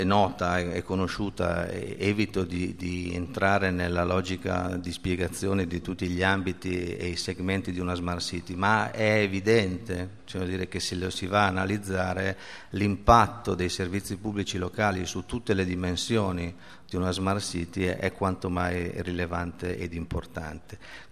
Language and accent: Italian; Cremona, Lombardy, Italy; io penso per esempio a Cremona, vengo da Cremona